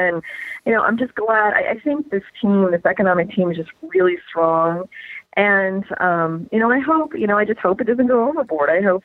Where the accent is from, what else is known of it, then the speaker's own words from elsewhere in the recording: Indiana, United States; I mean, I grew up in Indiana, and my kids are growing up in New York.